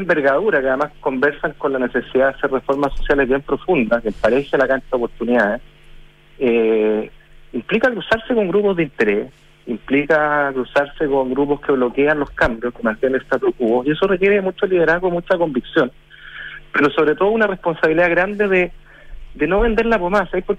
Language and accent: Spanish; Chile